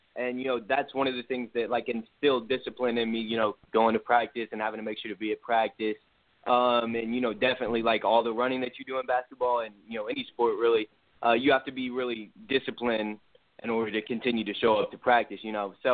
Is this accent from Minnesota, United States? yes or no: no; Chattanooga, Tennessee, United States; But, you know, I'm just a 15-year-old rapper. I'm from Chattanooga, Tennessee.